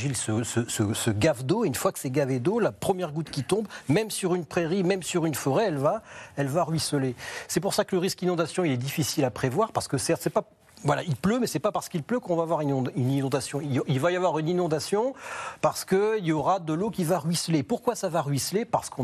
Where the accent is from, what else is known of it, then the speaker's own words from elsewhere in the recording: Hauts-de-France, France; comme chez moi dans le Nord, un champ de patates fraîchement labouré